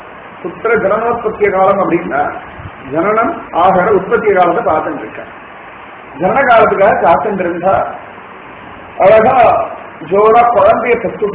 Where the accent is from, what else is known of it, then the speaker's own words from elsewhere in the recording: Srirangam, Tamil Nadu, India; ஸ்ரீரங்கத்திலாம் வளர்ந்தோம்